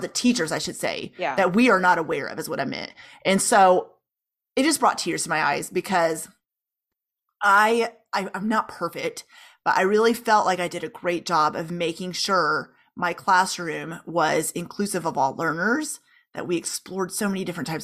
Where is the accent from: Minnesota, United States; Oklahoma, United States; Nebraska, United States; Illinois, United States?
Oklahoma, United States; Tulsa; I grew up in Tulsa. I taught in Tulsa. And it wasn't now that I'm living in Arkansas